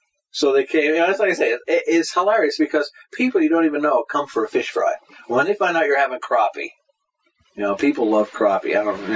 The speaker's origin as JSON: {"language": "English", "region": "Pennsylvania", "country": "United States", "said": "I mean, we're from Pennsylvania. You know, we talk funny."}